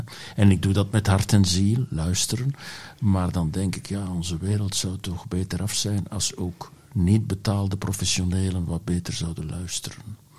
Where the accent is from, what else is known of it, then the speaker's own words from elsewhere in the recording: Boom, Antwerp, Belgium; ik ben afkomstig van Boom. Hè. Dat ligt vlak naast Ter Hagen, tussen Rumst en Boom.